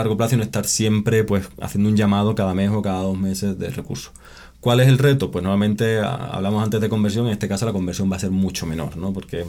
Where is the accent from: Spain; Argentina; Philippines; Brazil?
Spain; yo soy español y hace poco en España hubo una crisis muy importante